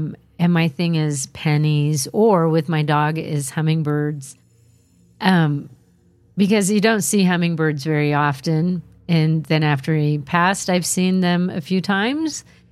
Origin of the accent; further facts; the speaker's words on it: New York City, New York, United States; also born or lived in Long Island; When I was about 15, we moved from New York City to an affluent Long Island suburb.